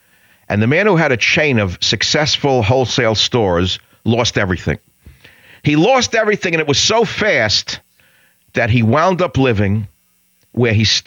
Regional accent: New York City, New York, United States; moved away as an adult; also born or lived in Fiji; And then I left home. I moved away from New York City. I went and did my thing collecting plants, working for my graduate degrees. Thousands of miles away.

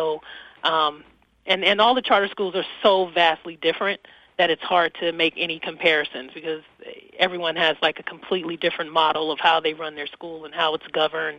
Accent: Oakland, California, United States; I grew up in Oakland, California. I actually went to a school in a suburb.

